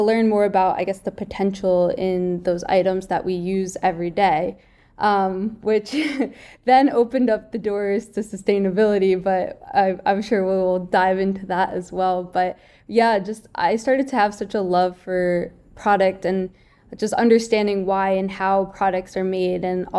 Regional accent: New Jersey, United States; so I'm from New Jersey, which is like right outside of New York. And so I grew up kind of like in the outdoors, in nature, loved exercising, loved all things sports.

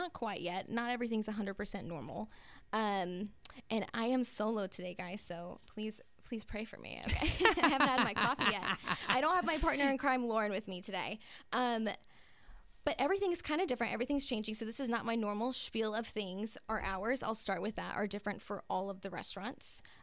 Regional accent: Gulf Breeze, Florida, United States; because I'm a breezer. I grew up in Tiger Point.

